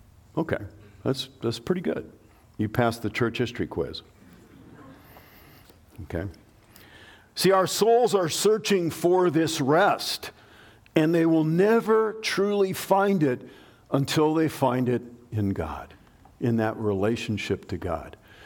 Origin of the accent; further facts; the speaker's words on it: West Coast, United States; I'm from the West Coast. It was junior high back then, or high school, right?